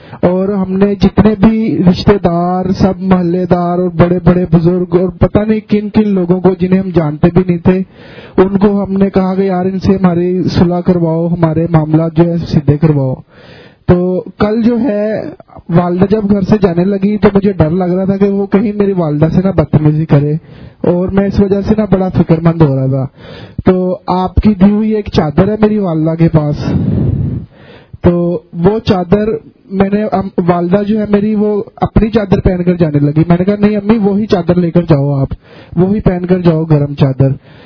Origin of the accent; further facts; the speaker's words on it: Lahore, Punjab, Pakistan; اور میرا تعلق لاہور سے ہے.